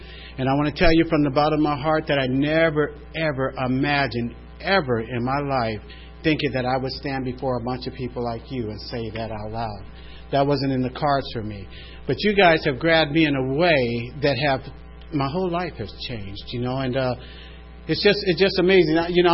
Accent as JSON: {"language": "English", "town": "San Diego", "region": "California", "country": "United States", "said": "I come from San Diego. This is where I was born in San Diego, and I'll tell you from the very beginning, as long as I can remember, that God never came into my neighborhood."}